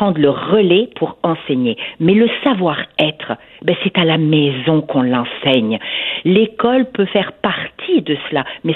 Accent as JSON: {"language": "French", "region": "Quebec", "country": "Canada", "said": "qui on est, nous, au Québec"}